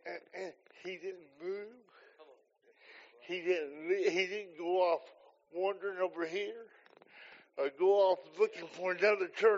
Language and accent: English; Bedford, Indiana, United States; I grew up in Indiana. Dad took Hilltop Pentecostal church there in Bedford. I was 8 years old.